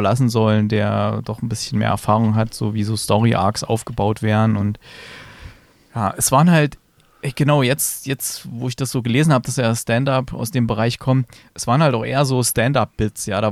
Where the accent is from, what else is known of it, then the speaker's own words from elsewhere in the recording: Germany; Hier steht Nationalität französisch. Na gut, das habe ich ja auch. Trotzdem bin ich Deutscher.